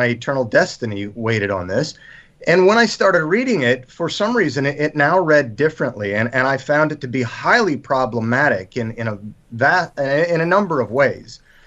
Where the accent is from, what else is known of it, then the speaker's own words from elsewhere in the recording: Utah, United States; I grew up in Utah, grew up in Mormonism as a sixth, or I'm finding now possibly seventh generation Mormon.